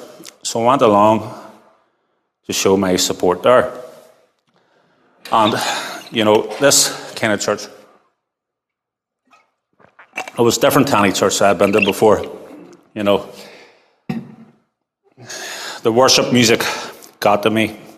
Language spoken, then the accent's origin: English; Portadown, Northern Ireland, United Kingdom; there was only one band for me growing up in Portadown.